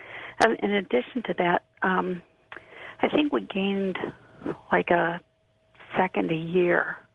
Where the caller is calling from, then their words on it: Santa Cruz, California, United States; Santa Cruz, California.